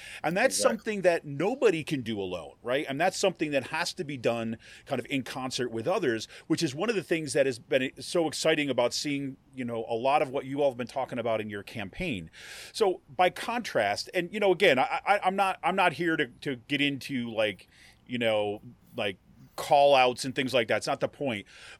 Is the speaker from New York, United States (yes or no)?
yes; Utica, New York, United States; I grew up in Utica, New York, so I always have to ask if there's a, central New Yorker in the house or whatever.